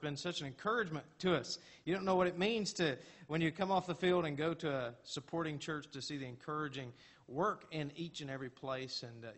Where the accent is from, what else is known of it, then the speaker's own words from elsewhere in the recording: Newport, Tennessee, United States; born there; I was born in Newport, Tennessee.